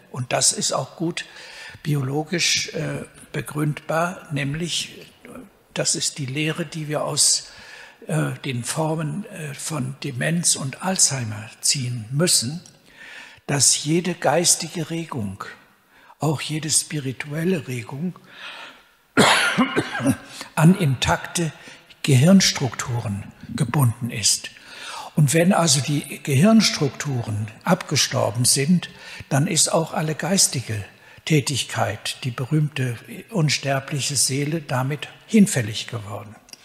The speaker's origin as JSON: {"language": "German", "town": "Cologne", "region": "North Rhine-Westphalia", "country": "Germany", "tie": "born or raised there", "said": "Ich bin im Hillige Kölle groß geworden"}